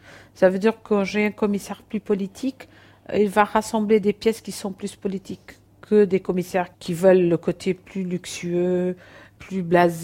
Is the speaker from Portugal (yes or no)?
yes; Portugal; moi, je suis portugaise. Je ne suis pas d'un grand pays. Je ne suis pas riche.